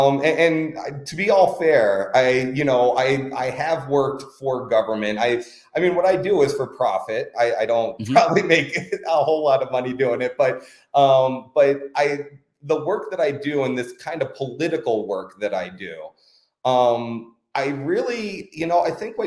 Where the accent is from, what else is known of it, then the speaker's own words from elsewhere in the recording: Philadelphia, Pennsylvania, United States; I was born and raised just outside of Philadelphia in the suburbs of Philadelphia, but decided to go to Wisconsin for college